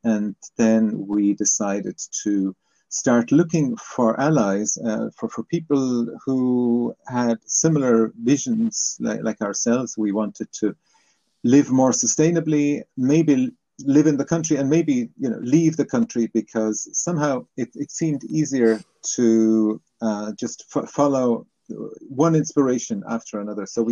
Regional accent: Germany; I'm originally from Germany and came to the whole area of sustainability and sustainable living.

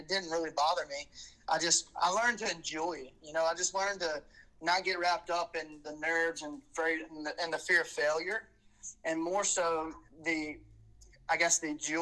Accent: Alabama, United States; It has been lately just because I'm from Alabama and I can't get rid of this accent.

